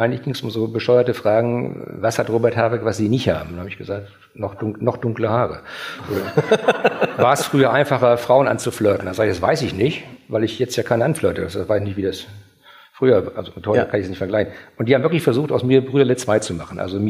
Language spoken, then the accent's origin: German; Schleswig-Holstein, Germany; Wir sind aus Schleswig-Holstein auch gewöhnt, aufstrebende Vereine zu fördern.